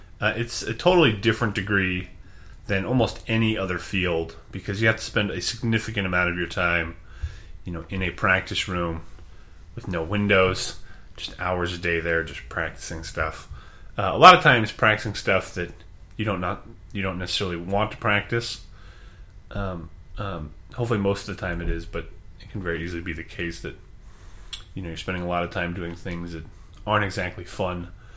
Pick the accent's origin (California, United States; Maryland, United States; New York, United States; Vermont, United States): California, United States; Monterey; Yes, I'm originally from Monterey, California, which is a beautiful, beautiful location, and I'm very fortunate to grow up there